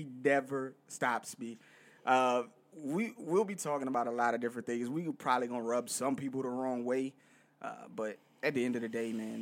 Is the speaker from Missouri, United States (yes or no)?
no; New York, United States; Now, even though we're from New York, not all of our teams are New York teams.